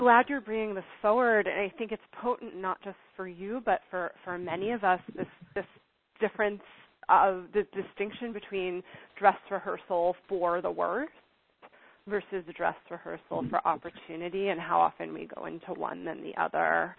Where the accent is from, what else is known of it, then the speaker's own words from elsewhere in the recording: North Carolina, United States; Who is this from my hometown in North Carolina?